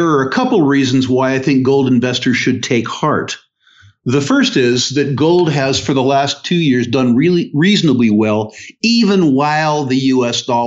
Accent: United States; I'm speaking as an American now

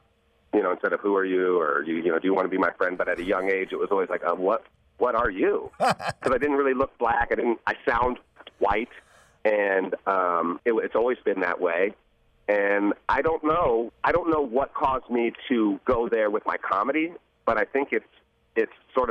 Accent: Yellow Springs, Ohio, United States; So growing up in Yellow Springs, I think I was sheltered from a lot of the stigmas that go along with being biracial on a day-to-day basis.

